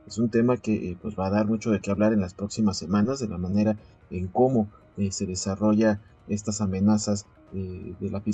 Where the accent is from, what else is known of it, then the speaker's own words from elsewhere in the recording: Mexico; un tema que sí nos atañe como mexicanos